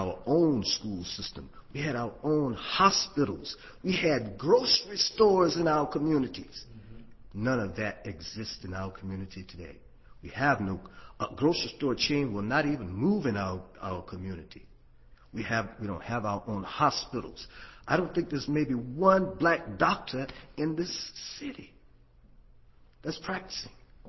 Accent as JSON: {"language": "English", "town": "Wilmington", "country": "United States", "tie": "born or raised there", "said": "all throughout my life, growing up in Wilmington, we were taught, me and my friends were taught to be the best that we could be."}